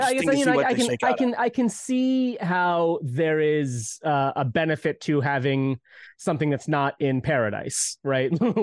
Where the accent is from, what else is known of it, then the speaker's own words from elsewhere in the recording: St. Louis, Missouri, United States; So I'm from St. Louis. Everybody knows that who listened to the show.